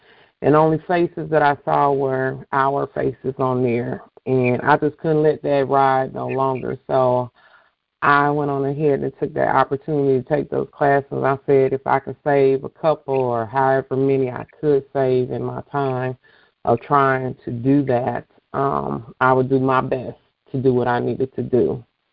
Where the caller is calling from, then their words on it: Omaha, Nebraska, United States; I'm calling in from Omaha, Nebraska. So I'm sure a lot of people, folks on here are like, what black people live in Omaha, Nebraska?